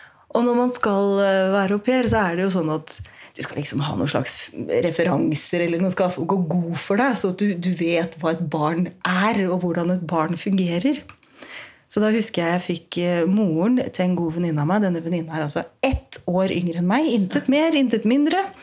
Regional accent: Fredrikstad, Østfold, Norway; Jeg vokste opp da i Fredrikstad, eller rett utenfor Fredrikstad, et litt sted som heter Rolsøy.

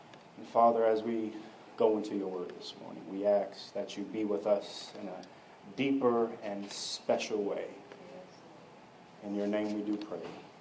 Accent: New York, United States; I'm from New York. I don't have much affinity for Michael Jordan

